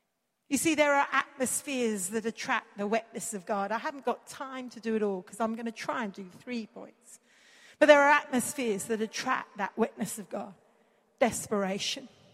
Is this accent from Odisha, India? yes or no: no; Mumbai, Maharashtra, India; India where I grew up in Bombay